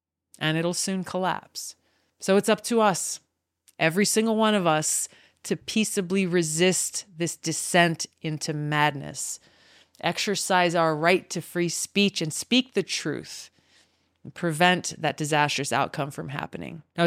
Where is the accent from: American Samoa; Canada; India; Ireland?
American Samoa; born there